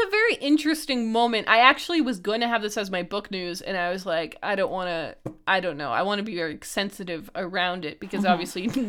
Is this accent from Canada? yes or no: yes; Canada; also born or lived in Honduras; was completely raised in Canada, except for 1 year when I lived in Honduras when I was 18, but you know, I was born and raised in Canada, I have a lot more in common with Canadian culture, Canadian custom, and Canadian language